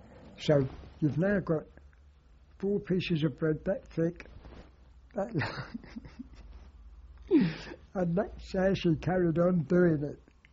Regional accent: London, United Kingdom; I know we're from London, but you're from here.

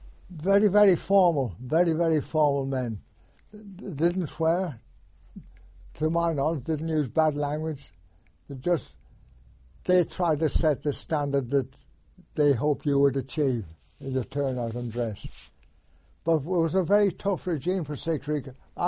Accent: Ireland; I thought, well, I'm an Irishman.

